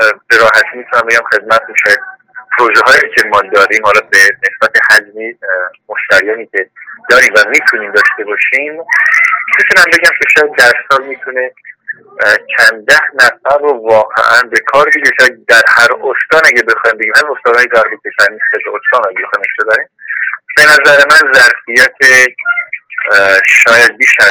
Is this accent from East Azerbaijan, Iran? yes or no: no; Sanandaj, Kurdistan, Iran; born there; متولد کردستان هستم، سنندج.